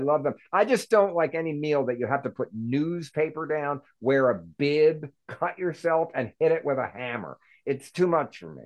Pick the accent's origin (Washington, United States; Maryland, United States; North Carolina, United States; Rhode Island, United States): Maryland, United States; Baltimore; And somebody will come over to me and say, Oh, we're from Baltimore too. Like, I'm gonna say, oh, thank God. Thank God. I was so terrified being in this Paris airport without a Baltimore person.